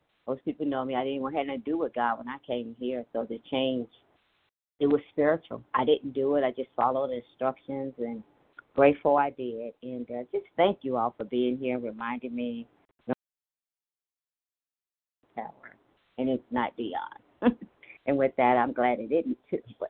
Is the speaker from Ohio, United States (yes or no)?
yes; Ohio, United States; I'm from Ohio and very grateful.